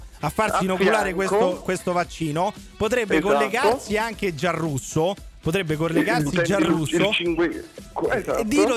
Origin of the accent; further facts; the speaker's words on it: Rome, Lazio, Italy; Sono di Roma, certo.